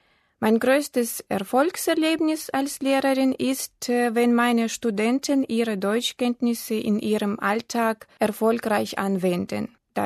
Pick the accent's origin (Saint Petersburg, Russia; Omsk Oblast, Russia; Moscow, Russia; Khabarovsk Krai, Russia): Omsk Oblast, Russia; Omsk; German is a second language; Ich komme aus Omsk, einer sibirischen Stadt in Russland. Geboren bin ich im Jahr 1976.